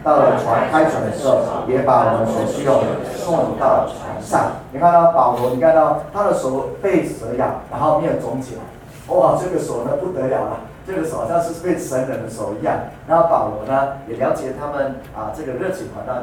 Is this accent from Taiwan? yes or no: yes; Puli, Nantou County, Taiwan; born there; 像我自己的这个算是我出生的地方在埔里